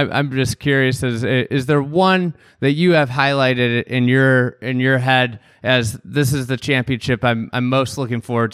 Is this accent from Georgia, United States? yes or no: no; Chicago, Illinois, United States; As somebody from Chicago, that's just, I've never ever thought that, you know, even though some people contend that it is.